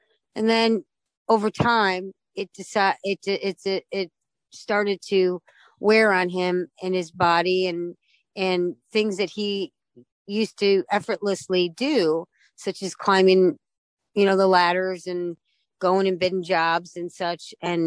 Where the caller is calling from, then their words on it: St. Louis, Missouri, United States; Yeah, St. Louis, Missouri, which is about 4.5 hours from my house in Chicago.